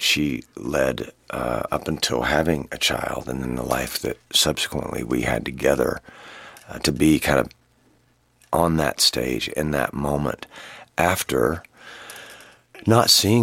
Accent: Atlanta, Georgia, United States; I was raised in Atlanta, Georgia by my mother, with the help of her three sisters and my grandmother.

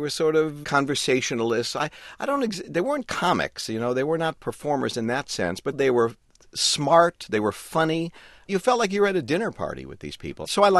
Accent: Chicago, Illinois, United States; I was indeed, sort of an industrial part of the city. My dad worked on a truck dock unloading trucks 8 hours a day in cold Chicago winters and hot Chicago summers.

